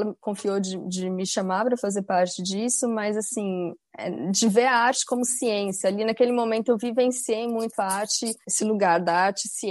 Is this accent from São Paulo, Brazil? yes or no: yes; Taubaté, São Paulo, Brazil; now in Berlin, Germany; brincar com as minhas vizinhas lá na vilinha que eu cresci em Taubaté